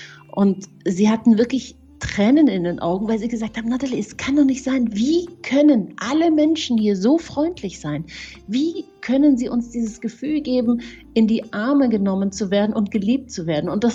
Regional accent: Munich, Bavaria, Germany; mein Vater ist ja Perser und meine Mama ist Deutsche und ich bin ja in München aufgewachsen

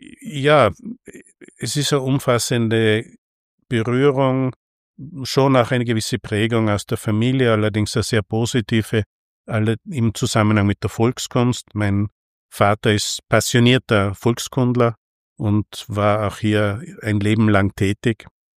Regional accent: Linz, Upper Austria, Austria; dann habe ich also meine Stahlstadt-Kinder-Jugendzeit in Linz zugebracht und habe aber immer in mir den Tiroler hochleben lassen

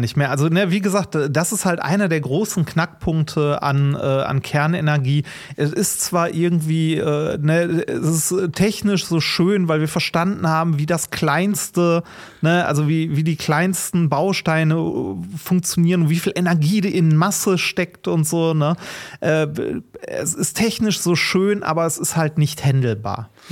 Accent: North Rhine-Westphalia, Germany; Ich bin halt im Ruhrgebiet groß geworden

